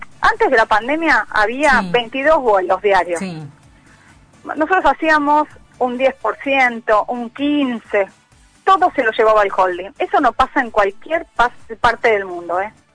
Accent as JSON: {"language": "Spanish", "country": "Argentina", "said": "nosotros, que somos profesionales aeronáuticos argentinos"}